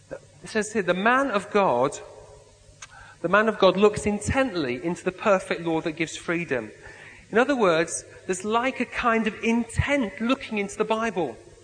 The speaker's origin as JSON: {"language": "English", "region": "Yorkshire and the Humber", "country": "United Kingdom", "said": "I'm a Yorkshireman, you see, so a bit of commonality there."}